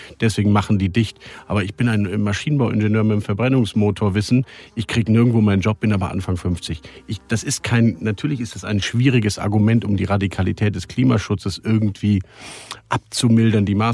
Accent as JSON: {"language": "German", "town": "Münster", "region": "North Rhine-Westphalia", "country": "Germany", "tie": "born there", "said": "Marina, danke, dass wir in deiner Heimat Münster, in meiner Geburtsstadt, in deiner Wahlheimat, kann man sagen?"}